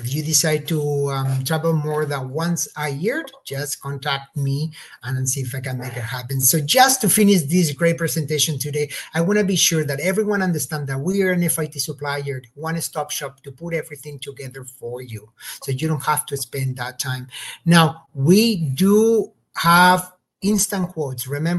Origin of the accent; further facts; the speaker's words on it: Barcelona, Catalonia, Spain; Where is the city that I'm actually from? Yes, I'm from Barcelona.